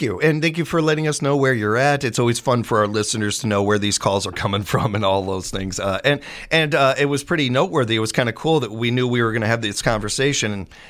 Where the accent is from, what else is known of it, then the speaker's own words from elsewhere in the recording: Chicago, Illinois, United States; I am from Chicago. I am a Chicago fan.